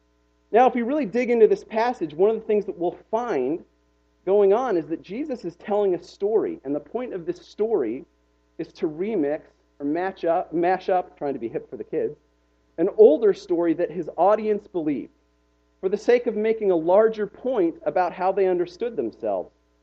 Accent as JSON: {"language": "English", "region": "Utah", "country": "United States", "tie": "born or raised there", "said": "maybe this is a result of growing up in Utah around Mormons who were uncharacteristically gentle people."}